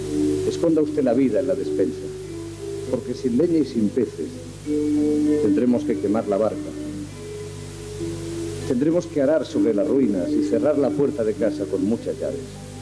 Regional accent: Catalonia, Spain; nosotros somos del Mediterráneo. Nosotros formamos parte de una comunidad que se llama Cataluña, en el noreste de la península ibérica.

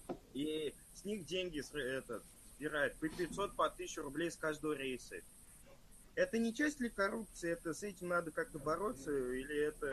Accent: Bashkortostan, Russia; Я из Башкирии.

